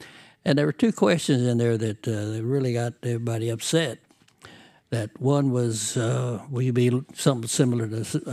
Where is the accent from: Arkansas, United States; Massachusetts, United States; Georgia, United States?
Arkansas, United States; born there; Yeah, I was born in Aurora Camp